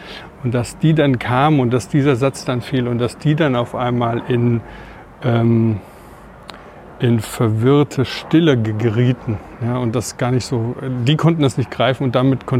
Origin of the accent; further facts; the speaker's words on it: Hesse, Germany; DDR-Gebiet, DDR nach Westen, Richtung Ruhrpott, von dort dann nach Südhessen, dass das alles so Bewegungen waren, die ich nicht anders kannte. Also es gab halt kein Zuhause. Ich habe halt nie diesen Akzent gesprochen